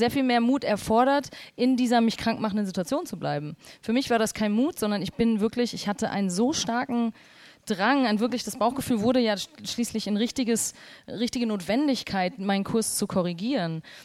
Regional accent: Dortmund, North Rhine-Westphalia, Germany; Aber sie wohnt auch nicht mehr in Dortmund, meiner Heimat.

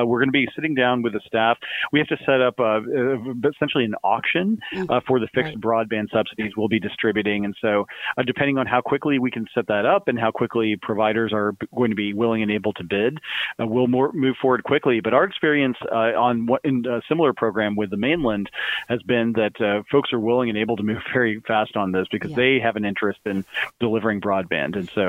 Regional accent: Kansas, United States; because I grew up in Kansas in the middle of Tornado Alley.

